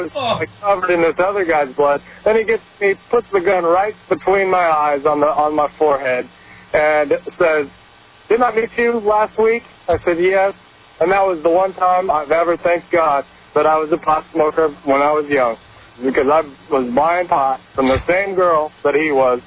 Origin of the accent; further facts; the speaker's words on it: Oregon, United States; I was 18 years old and moved to Alaska with a buddy of mine I grew up with here in Oregon.